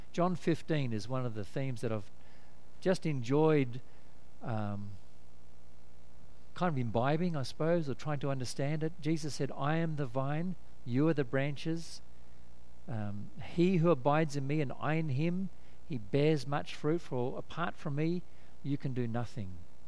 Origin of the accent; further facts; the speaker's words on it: North Perth, Western Australia, Australia; A bit like the story of a lady saw as kids growing up in North Perth.